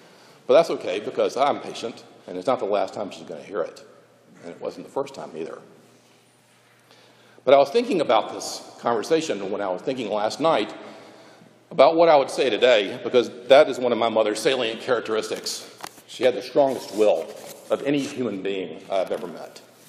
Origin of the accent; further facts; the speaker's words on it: Atlanta, Georgia, United States; Now, growing up in Atlanta, the sky is always interrupted by the trees.